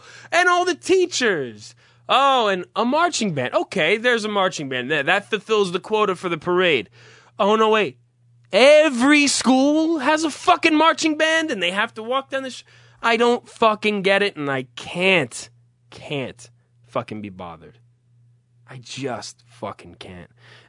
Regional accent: New Jersey, United States; I'm from North Jersey, which is a normal part of the state. Everything is comfortable. It's a watered down version of New York.

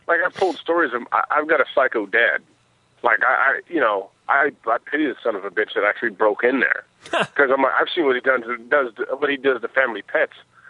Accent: the South, United States; I'm from the South.

